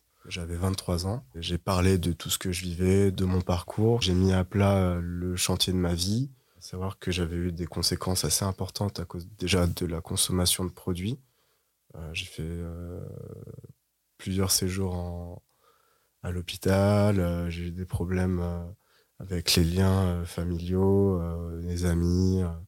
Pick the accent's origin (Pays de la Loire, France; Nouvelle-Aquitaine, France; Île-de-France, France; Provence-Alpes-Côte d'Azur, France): Île-de-France, France; Paris; J'ai grandi dans Paris, dans le 18e